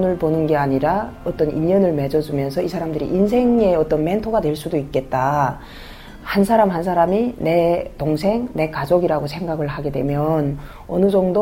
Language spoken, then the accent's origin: Korean; North Korea; now in South Korea; 내가 북한 여성이니까 북한 여성으로서 한국 사회에 살아가면서